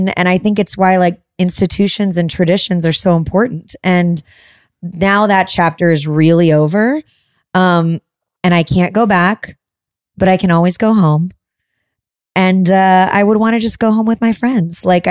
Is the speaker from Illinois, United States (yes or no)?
yes; Chicago, Illinois, United States; I'm so proud to be from the Midwest. I grew up in Chicago, but my mom's whole family is from Missouri, from the Boot Hill of Missouri.